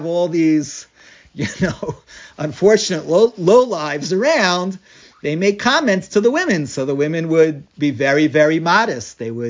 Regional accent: Washington Heights, New York, United States; You know, I grew up in Washington Heights. We used to have on the street corners these fellows.

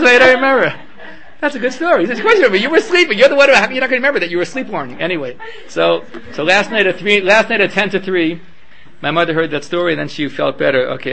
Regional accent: Silver Spring, Maryland, United States; I grew up in Silver Spring.

